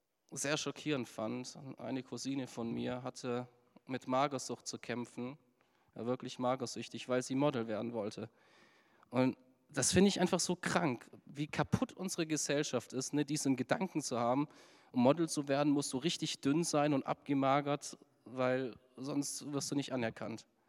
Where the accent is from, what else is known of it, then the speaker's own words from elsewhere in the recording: Baden-Württemberg, Germany; wenn ich sage, ich bin Schwabe